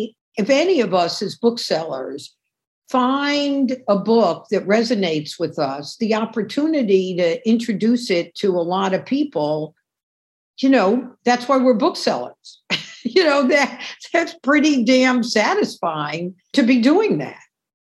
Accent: New York City, New York, United States; And as a New Yorker, you know, you see where there was like this huge farm in what's now Times Square

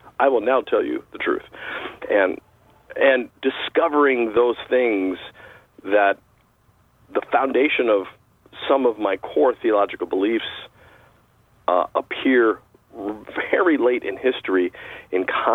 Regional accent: California, United States; 'Cause I'm from California.

